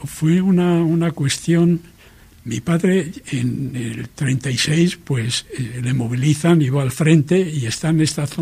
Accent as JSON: {"language": "Spanish", "town": "Laredo", "region": "Cantabria", "country": "Spain", "tie": "born there", "said": "Nací en Laredo en el año 36."}